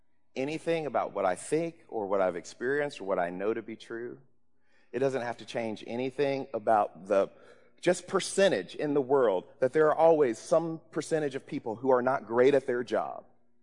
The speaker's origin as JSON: {"language": "English", "region": "Mississippi", "country": "United States", "tie": "born or raised there", "also_born_or_lived": "Georgia, United States", "said": "I grew up in Mississippi and Georgia, so I have my own experiences that I could tell you about"}